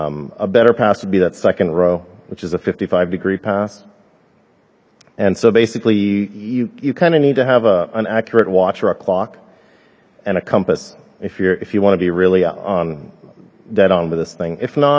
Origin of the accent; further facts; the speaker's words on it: Florida, United States; In fact, I'm from Florida, Central Florida, and I routinely get packets coming in from Canada, Mexico, Cuba even, from Florida.